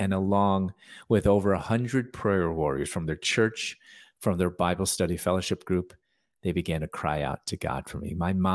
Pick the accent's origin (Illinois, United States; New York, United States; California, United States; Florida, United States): Illinois, United States; Chicago; I wasn't raised in a Christian home. I'm from Chicago. I was born there. My parents were from China.